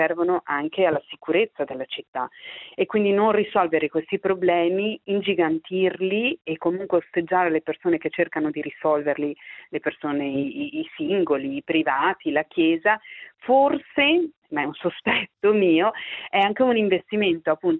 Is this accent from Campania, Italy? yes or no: no; Veneto, Italy; now in Como, Italy; sono anche una comasca d'adozione perché sono veneta di origine ma vivo qui da più di 10 anni, è qui a Como.